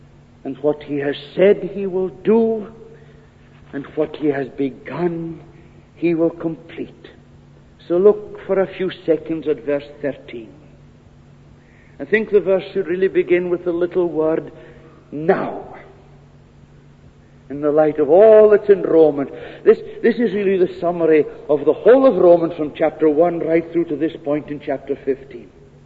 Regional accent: Scotland, United Kingdom; accent: Doric; Oh, I'm a Scotsman through and through, but I don't like going lapsing into the Doric.

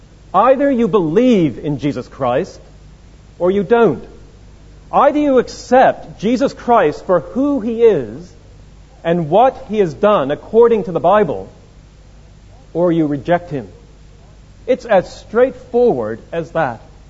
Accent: Boston, Massachusetts, United States; moved away as an adult; now in London, United Kingdom; I am an American. I was from Boston, Massachusetts, and after doing my undergraduate degree, I came over to study at St. Andrews, not at Aberdeen, and have been here ever since.

